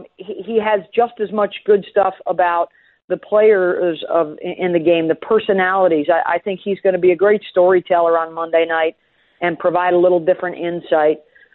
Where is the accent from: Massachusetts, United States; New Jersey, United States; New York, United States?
New York, United States; Syracuse; it was Syracuse from my hometown and Brianna Stewart, who was from my high school, playing on the other side for Connecticut.